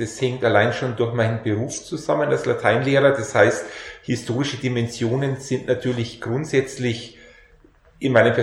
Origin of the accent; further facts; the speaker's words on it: Isen, Bavaria, Germany; Ja, ich bin in Isen aufgewachsen